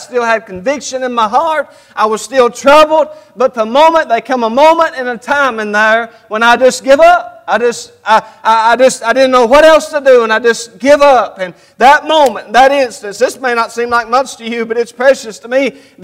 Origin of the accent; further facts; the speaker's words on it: United States; I was raised in Allen County in the community where I live at now. I was raised there all my life, and my mom and my dad.